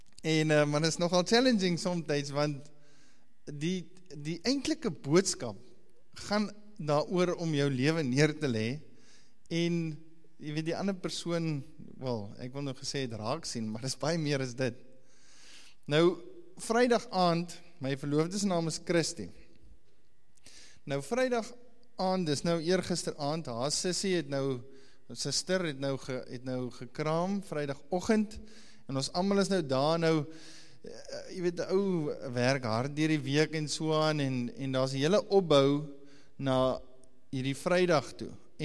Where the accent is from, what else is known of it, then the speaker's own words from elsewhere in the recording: Namibia; Nou ek kom van Namibia af, en ek eet regte vleis.